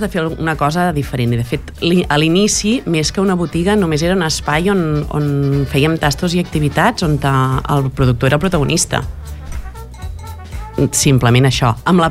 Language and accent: Catalan; Fonteta, Catalonia, Spain; jo soc de Fonteta, de tota la vida, malgrat bueno, he estat per feina viatjant moltíssim, però bueno, la terra tira molt. I a casa som de pagès